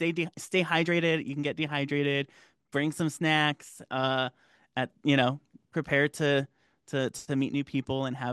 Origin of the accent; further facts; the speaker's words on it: California, United States; I'm from California, so you got to add that avocado.